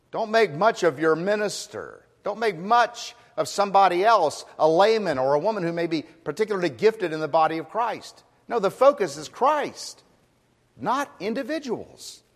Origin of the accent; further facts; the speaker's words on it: Miami, Florida, United States; also born or lived in Orlando; I grew up in Florida, in Miami and Orlando. And we spent a great deal of our time in citrus groves when they used to dot the landscape.